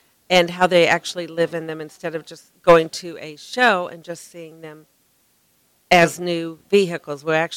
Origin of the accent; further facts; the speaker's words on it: Peoria, Illinois, United States; we're from Peoria, Illinois.